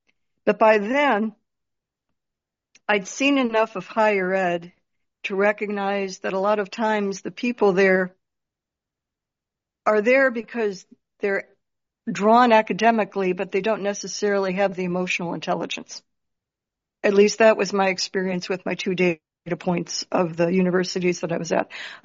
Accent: Detroit, Michigan, United States; I started originally from Michigan, I guess. I grew up in Detroit during my formative years

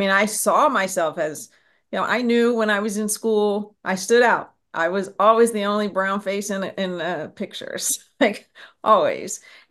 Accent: Pennsylvania, United States; and we grew up in a suburb of Philadelphia, and friends, very diverse

